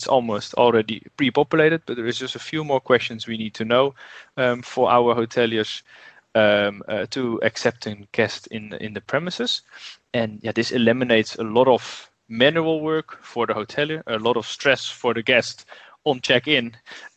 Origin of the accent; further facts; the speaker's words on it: Netherlands; moved away as an adult; now in South Africa; We started in the Netherlands, as you can hear from my beautiful accent. I'm also from there, but luckily immigrated to South Africa over 4 years ago